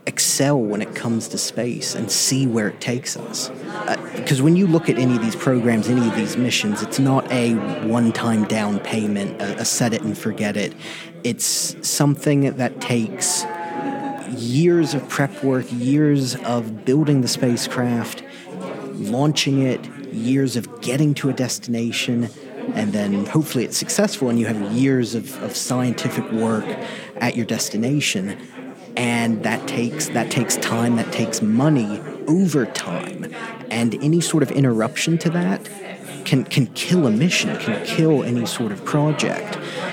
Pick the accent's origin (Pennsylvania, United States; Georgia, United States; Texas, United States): Pennsylvania, United States; West Chester; I'm from Westchester, Pennsylvania, and this is my 5th year participating in the Day of Action.